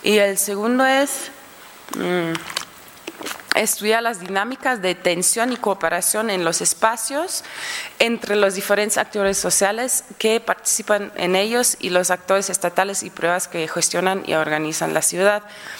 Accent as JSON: {"language": "Spanish", "country": "Germany", "lives_now": "Quito, Ecuador", "said": "Yo soy de Alemania, entonces es como en el contexto europeo hay muchas ocupas, ¿no?"}